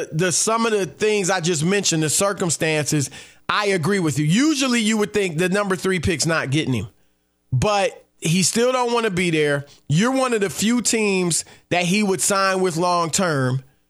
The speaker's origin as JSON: {"language": "English", "region": "Louisiana", "country": "United States", "said": "and I'm from Louisiana. My parents met in New Orleans."}